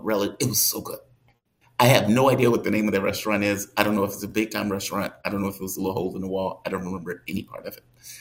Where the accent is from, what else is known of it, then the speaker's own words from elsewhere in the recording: the South, United States; I'm from the South too. Don't take away my Southern roots. I'm literally I was born and raised here.